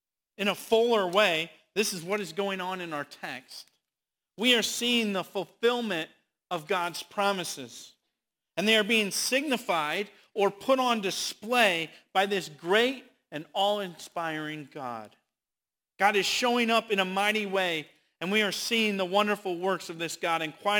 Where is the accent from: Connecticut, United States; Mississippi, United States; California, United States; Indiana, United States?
Indiana, United States; La Porte; In my hometown of LaPorte, Indiana, there is a parade every year, quite a big thing